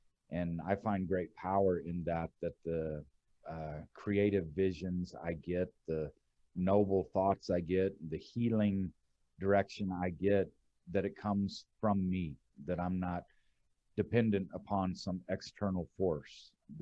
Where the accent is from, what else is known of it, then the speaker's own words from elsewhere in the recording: Houston, Texas, United States; So I grew up in Houston, and you know, my family was a mudded family.